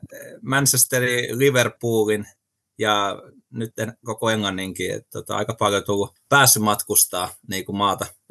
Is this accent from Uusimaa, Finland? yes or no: yes; Kirkkonummi, Uusimaa, Finland; mä oon siis Kirkkonummelta kotosi, Kyiffin kasvatti